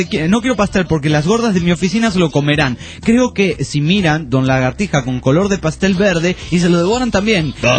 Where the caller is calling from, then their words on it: Guatemala; de Guatemala.